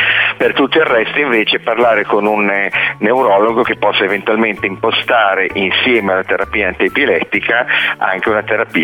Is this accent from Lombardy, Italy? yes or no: yes; Milan, Lombardy, Italy; io sono di Milano